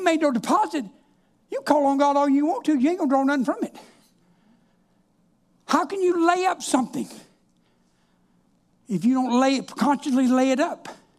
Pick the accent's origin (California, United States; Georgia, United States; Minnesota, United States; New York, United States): Georgia, United States; And I'm from South Georgia.